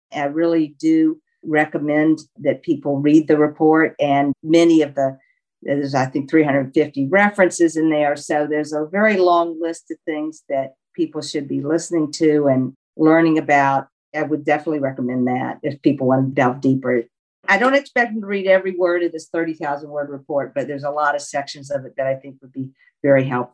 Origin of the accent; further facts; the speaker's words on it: Louisiana, United States; I guess I'm from the South. I grew up in Louisiana